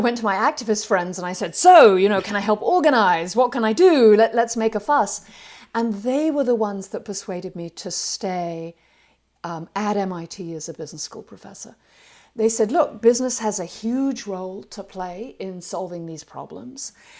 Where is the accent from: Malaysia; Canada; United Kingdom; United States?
United Kingdom; That comes from my background as a Brit.